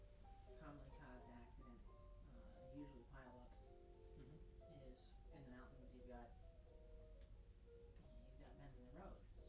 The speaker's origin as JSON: {"language": "English", "region": "Colorado", "country": "United States", "tie": "born or raised there", "said": "So in my experience in growing up in Colorado is that there's the problem with drivers"}